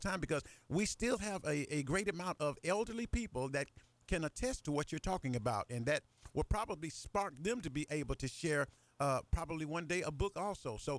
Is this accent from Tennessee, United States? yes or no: yes; Memphis, Tennessee, United States; born there; And I'm not a country boy. I was born in Memphis, Tennessee, and my parents are from the country.